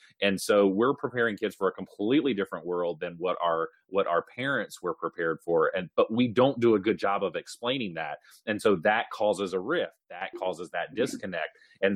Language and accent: English; Winston-Salem, North Carolina, United States; The Winston and Salem that's where those names of those cigarettes came from, is my hometown. The RJ Reynolds Corporation is in my backyard.